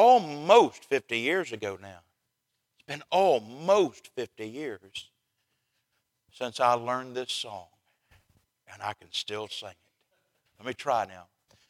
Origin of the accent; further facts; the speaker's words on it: Southern US, United States; Can I tell y'all something? I'm from the South.